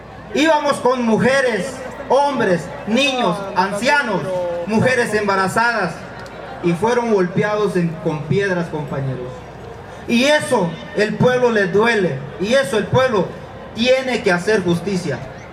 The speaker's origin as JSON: {"language": "Spanish", "country": "Mexico"}